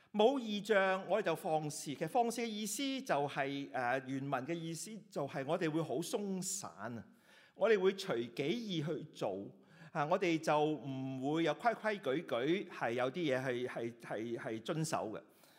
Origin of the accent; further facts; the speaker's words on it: China; 我哋中國人成日都講話天時地利人和啊嘛，係咪啊？